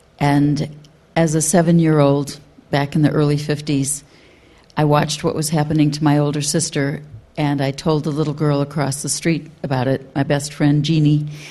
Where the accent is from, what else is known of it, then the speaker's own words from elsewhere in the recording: United States; I'm a member of the public and I'm American